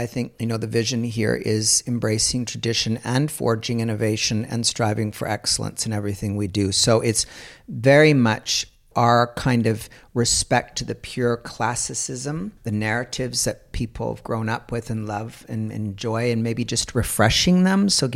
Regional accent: Canada; now in Germany; Of course, I'm Canadian and I'm proud of my country. But when I'm at home, there's a familiar feeling with my family, but I don't feel familiar with Canada because I haven't lived there for so long.

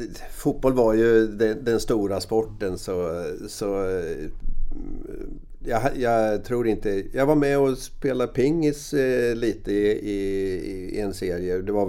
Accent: Rimforsa, Östergötland, Sweden; Varför ska jag spela ett B-lag när jag kan spela hemma i Rimforsa?

